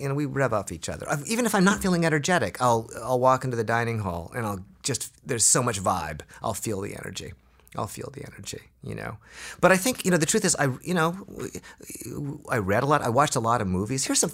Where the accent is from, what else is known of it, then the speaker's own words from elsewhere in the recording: Hawaii, United States; also born or lived in Oregon; Well, actually, I was born in Oregon, but much of it was in Hawaii.